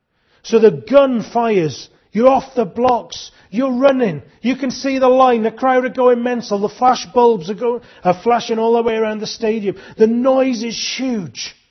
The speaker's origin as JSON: {"language": "English", "region": "Wales", "country": "United Kingdom", "said": "We're Welsh, well, most of us are Welsh here this evening, aren't we?"}